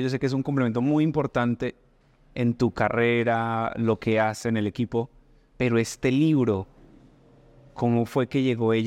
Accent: Manizales, Caldas, Colombia; Yo soy de Manizales.

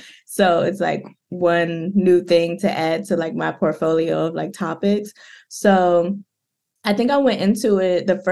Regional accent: Washington, District of Columbia, United States; I'm a DC native. I grew up in River Terrace in Ward 7 off like Benin Road, Minnesota Avenue.

